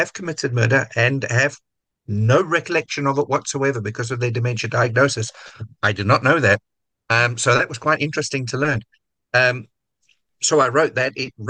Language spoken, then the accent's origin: English; South Africa; also born or lived in Hartlepool; Yes, I was born in Hartlepool, grew up in South Africa, born in Hartlepool.